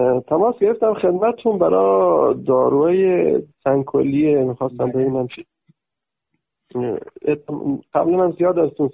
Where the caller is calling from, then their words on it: Fars, Iran; من از استان فارس هستم، از شیراز هستم.